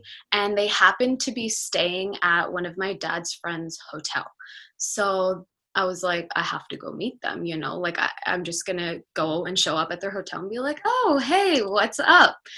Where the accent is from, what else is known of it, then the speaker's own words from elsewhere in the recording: Gujarat, India; first language Gujarati; English is a second language; also born or lived in Mumbai; my family is from a different part of India. We're from Gujarat, which is quite close to Mumbai, but the language is different. So in Gujarat, we speak Gujarati, and Gujarati was my first language even before English.